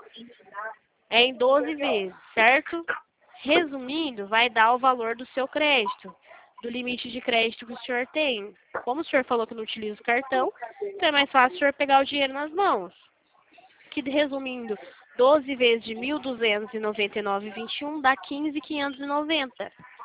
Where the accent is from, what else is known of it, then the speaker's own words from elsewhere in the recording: São Paulo, Brazil; Eu sou de São Paulo.